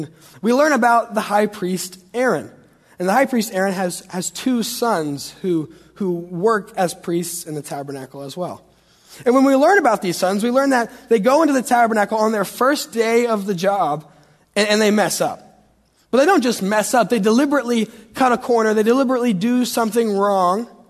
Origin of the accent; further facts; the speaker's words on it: Knoxville, Tennessee, United States; But I'm a Tennessee fan. I grew up in Knoxville. My room was painted orange, which I'm convinced it decreased the property value of our house, I think.